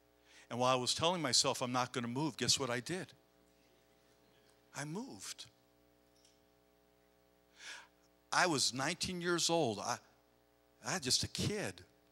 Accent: East Coast, United States; I'm from the East Coast, I was out in the military on the West Coast

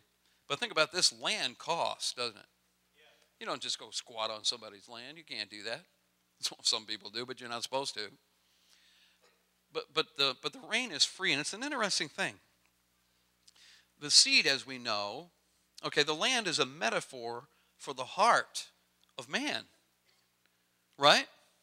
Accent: Missouri, United States; Now, I love Missouri. It's my home state.

